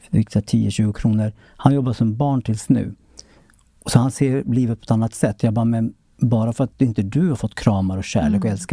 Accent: Sweden; born there; jag är född i Sverige

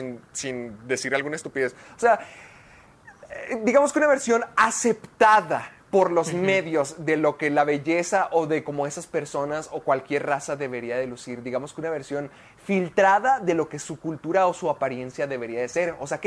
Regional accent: Mexico; tú y yo somos latinos, tú y yo somos mexicanos

